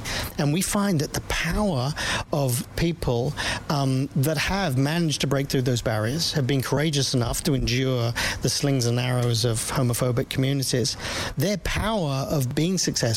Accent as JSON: {"language": "English", "region": "London", "country": "United Kingdom", "tie": "born or raised there", "said": "I grew up in South London around about the time of the Bermondsey by-election when I was 17."}